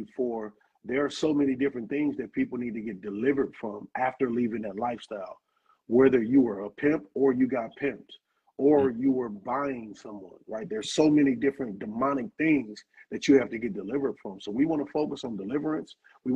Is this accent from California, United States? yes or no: yes; Riverside, California, United States; I come from Riverside, California. We have a 99.9% conviction rate, right?